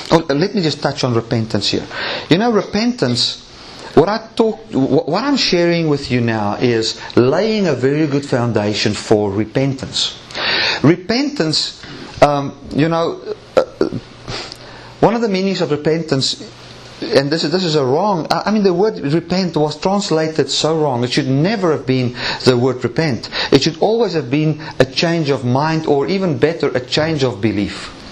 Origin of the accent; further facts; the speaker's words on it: South Africa; I thank God I grew up in South Africa